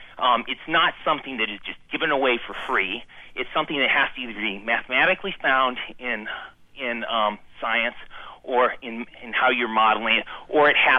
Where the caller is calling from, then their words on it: Davenport, Iowa, United States; Yeah, I'm calling from Davenport.